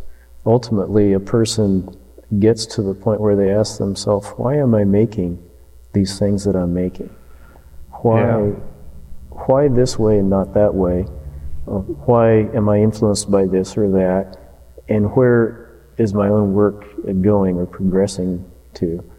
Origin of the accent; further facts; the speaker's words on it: Iowa, United States; And I said, well, we're from Iowa. We called last week.